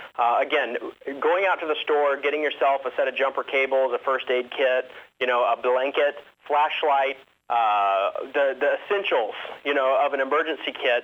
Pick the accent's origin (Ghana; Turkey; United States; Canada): United States; Atlanta, Georgia; I mean, I'm from Atlanta, so I don't.